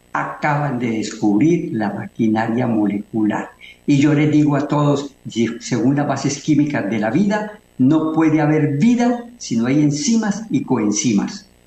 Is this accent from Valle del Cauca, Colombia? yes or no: no; Medellín, Antioquia, Colombia; Aquí en mi tierra. Aquí en mi tierra, en Antioquia, sí, aquí en Antioquia, en Medellín, Antioquia